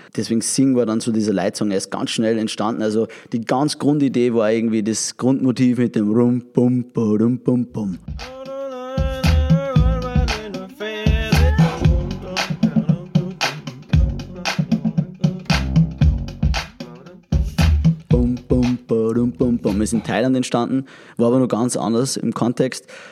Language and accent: German; Austria; es ist eher so wie vieles bei uns in Österreich, was vielleicht Kulturgut oder mit Tradition verbunden ist